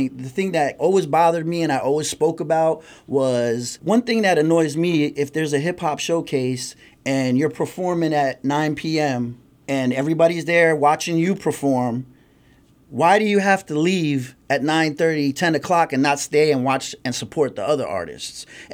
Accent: Bethlehem, Pennsylvania, United States; Yep. I grew up in Bethlehem. I mean, my mom moved around from Allentown to Bethlehem, but I grew up in Bethlehem mostly.

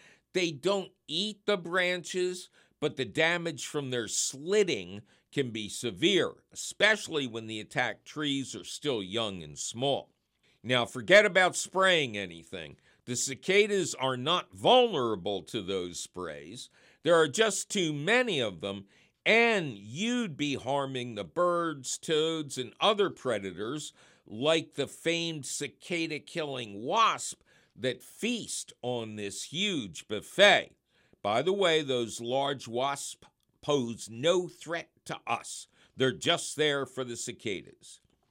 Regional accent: Pennsylvania, United States; My home state of Pennsylvania has seen some monster broods emerge over the past few centuries

